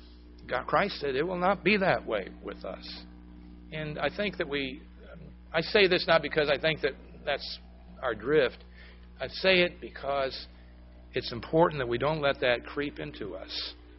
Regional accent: Vermont, United States; And I can remember a taste of it in the little hill town that I lived in growing up in Vermont. I lived in a town of 400 people.

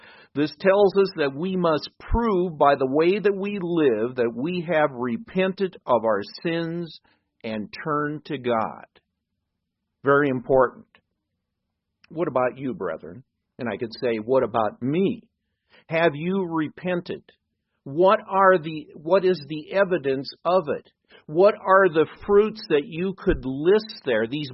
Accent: Midwest, United States; I know I grew up in the Midwest in the farm country that I was in.

